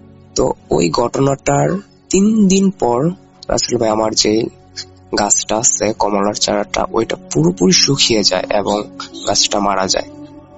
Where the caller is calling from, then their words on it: Dhaka Division, Bangladesh; শেষ বর্ডার থেকে বলছি। শেষ বর্ডার বলার কারণ আমাদের গ্রামটা নরসিংদী জেলার শেষ গ্রামটি, আমাদের গ্রামের পর থেকে নারায়ণগঞ্জ জেলাটি শুরু।